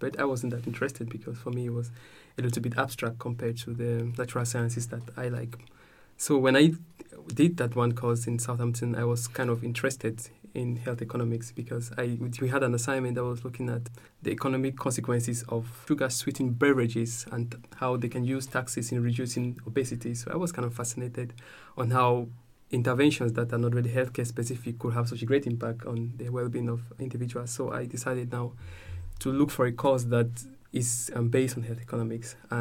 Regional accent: Cameroon; now in Sweden; I am originally from Cameroon.

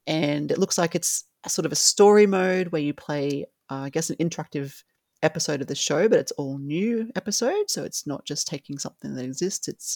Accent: Brisbane, Queensland, Australia; It's actually made in Brisbane, my hometown. So it's made right where I live and set where I live as well.

